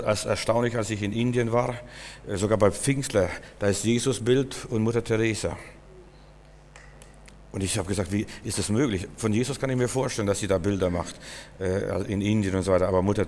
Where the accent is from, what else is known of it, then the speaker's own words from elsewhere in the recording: Berlin, Germany; wo kommen Sie her? Sage ich, aus Berlin.